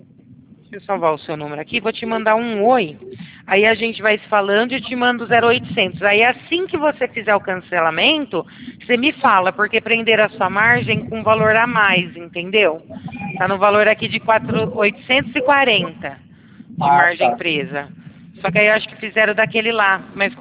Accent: Brazil; accent: caipira; Não, você não percebeu pelo meu sotaque? Eu sou mais caipira. Sou do interior.

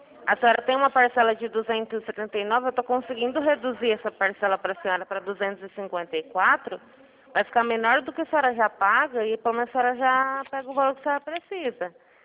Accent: Araçatuba, São Paulo, Brazil; eu sou aqui de Araçatuba.

